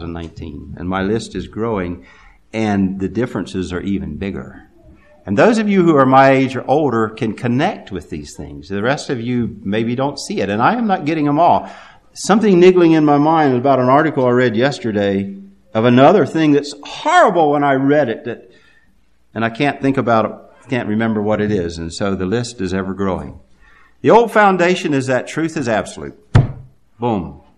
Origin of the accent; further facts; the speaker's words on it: the South, United States; I did grow up in the South, and I grew up in the Bible Belt, and I went to public school.